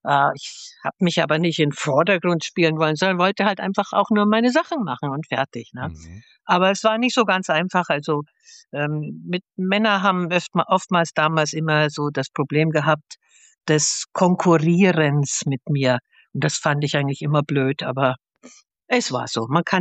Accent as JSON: {"language": "German", "town": "Munich", "region": "Bavaria", "country": "Germany", "said": "für mich als Münchnerin"}